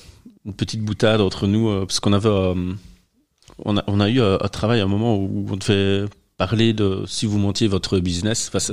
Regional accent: Belgium; Et c'est assez unique en Belgique. Et je suis vraiment amoureux de ma région d'origine.

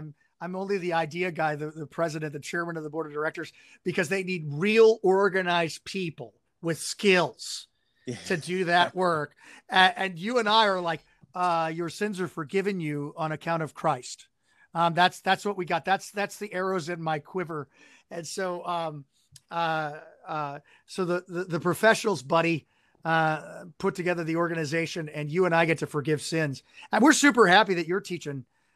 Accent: the South, United States; accent: Southern; My Southern accent, which has been cloaked in serving up North for a while

